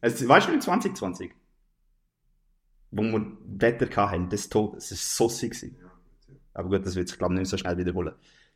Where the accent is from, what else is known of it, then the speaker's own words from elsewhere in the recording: Switzerland; now in Belgium; In Belgien sind zwar viele Schweizer, aber wir sind Schweizer